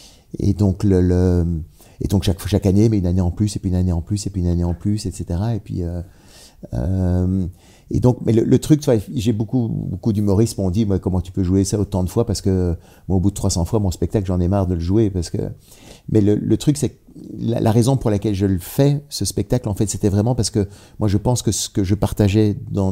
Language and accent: French; Belgium; On est belge, je suis belge.